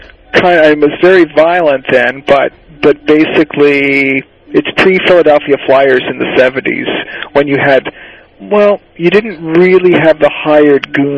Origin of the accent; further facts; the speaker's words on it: Barrie, Ontario, Canada; there was a hockey player from my hometown of Barrie named Mike Gardner